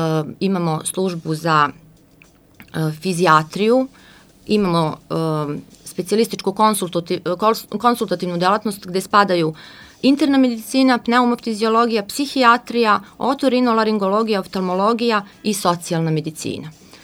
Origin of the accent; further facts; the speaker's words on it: Serbia; da pratimo sve trendove koji su i u svetu i kod nas u Republici Srbiji.